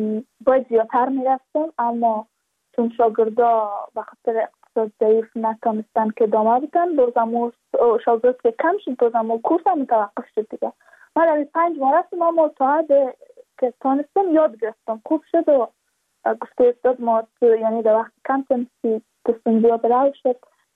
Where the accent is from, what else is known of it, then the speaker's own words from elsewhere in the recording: Badakhshan, Afghanistan; چون ما از بدخشان هستیم، یعنی منطقای دور دستش،